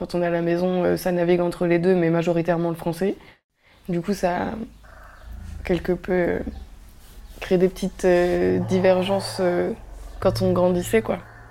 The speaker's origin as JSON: {"language": "French", "country": "Morocco", "said": "depuis toute petite, je parle français, je pense en français, quand je rêve en français, pourtant je suis marocaine, j'ai pas les droits des gens français, enfin j'ai pas de passeport rouge, donc aux yeux de la loi, je suis considérée comme une marocaine"}